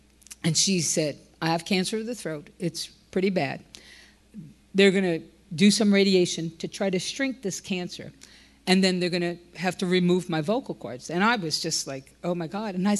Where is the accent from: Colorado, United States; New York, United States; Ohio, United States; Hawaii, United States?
New York, United States; Brooklyn; I'm from Brooklyn, if you can't tell.